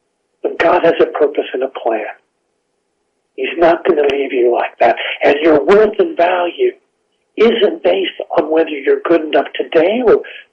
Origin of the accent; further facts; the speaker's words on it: Kansas, United States; But I grew up in Western Kansas, and making homemade ice cream was something we would do on summer evenings.